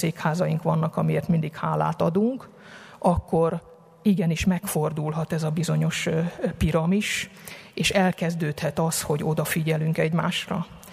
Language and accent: Hungarian; Budapest, Hungary; amikor én még budapestiként szórványba kerültem